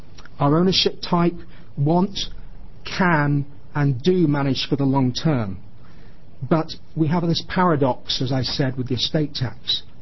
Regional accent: England, United Kingdom; I am not local. I come from England

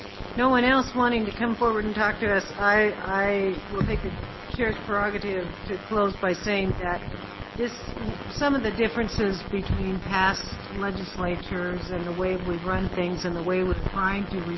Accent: Salem, Oregon, United States; I'm from Salem and I'm in the legislature.

